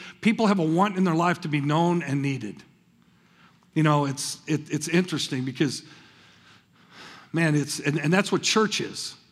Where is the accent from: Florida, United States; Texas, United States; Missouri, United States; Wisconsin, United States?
Missouri, United States; St. Louis; And I grew up just outside of St. Louis, so tornadoes weren't like they are in this part of the country.